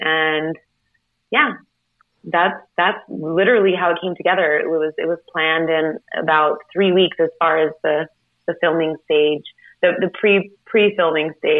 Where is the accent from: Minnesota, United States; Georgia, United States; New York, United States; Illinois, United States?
New York, United States; Port Jervis; it would mean a lot to me if I could film this in my hometown, where obviously I went to high school, but I had lost so many loved ones and friends to this epidemic. And I knew that the town was still struggling with the issue